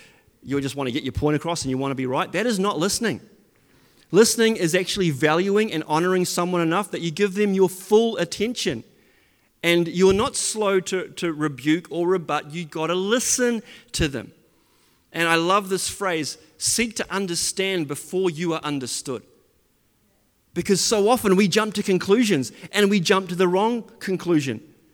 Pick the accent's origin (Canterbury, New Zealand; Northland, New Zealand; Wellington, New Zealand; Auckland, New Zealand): Auckland, New Zealand; I'm a skinny white boy. I'm not that skinny anymore. I was a lot skinnier once upon a time. And I grew up in West Auckland. And I grew up in a pretty privileged house. And I've had a great upbringing. And I had great parents. And we went to church.